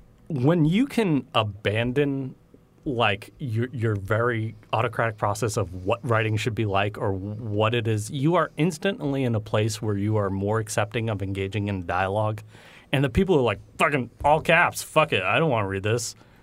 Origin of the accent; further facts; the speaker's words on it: Boston, Massachusetts, United States; I'm originally from Boston.